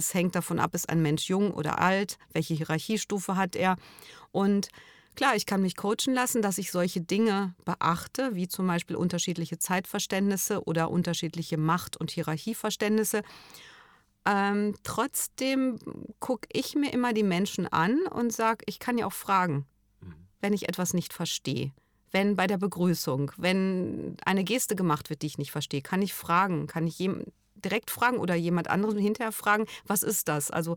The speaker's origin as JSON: {"language": "German", "region": "North Rhine-Westphalia", "country": "Germany", "also_born_or_lived": "Bavaria", "lives_now": "Cologne, Germany", "said": "ich komme aus Nordrhein-Westfalen, also aus Westfalen, jetzt bin ich in Köln, aber wenn ich als ich damals vor 20 oder 30 Jahren sogar als Westfalin nach Bayern gezogen bin"}